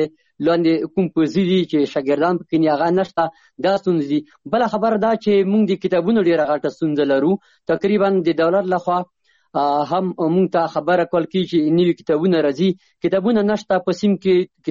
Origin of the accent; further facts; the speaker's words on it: Chamkani, Paktia, Afghanistan; زه د پکتیا ولایت څمکنی ولسوالی یم